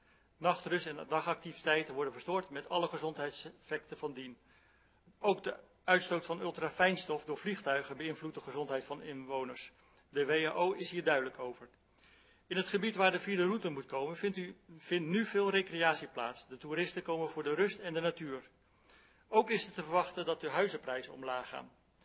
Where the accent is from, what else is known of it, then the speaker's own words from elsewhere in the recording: Elst, Gelderland, Netherlands; ik kom uit Elst.